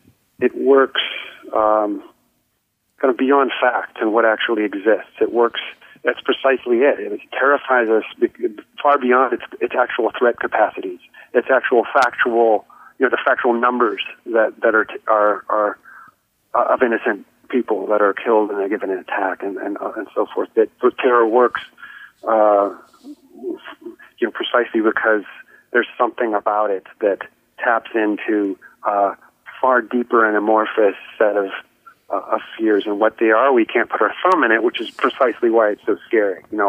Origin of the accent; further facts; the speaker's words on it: California, United States; we're looking at people right here in my home state of California